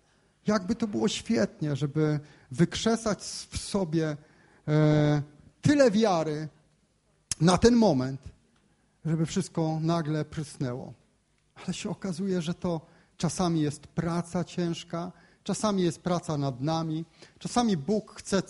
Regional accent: Gdynia, Pomeranian Voivodeship, Poland; Ja pochodzę z Gdyni i mówiłem już to.

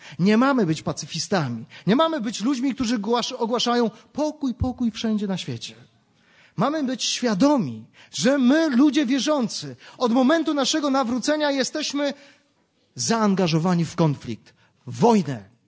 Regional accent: Gdańsk, Pomeranian Voivodeship, Poland; a jestem z Gdańska, więc w Brzeźnie mieliśmy szkołę

